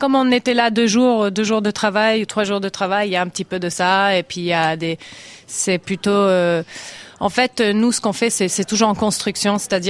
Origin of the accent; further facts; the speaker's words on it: Alaska, United States; Oui, j'ai grandi en Alaska pendant la guerre froide.